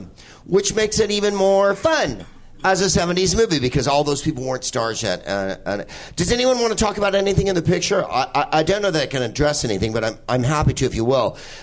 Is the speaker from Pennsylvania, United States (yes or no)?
yes; Philadelphia, Pennsylvania, United States; And I'm from Philadelphia, and we believe in God.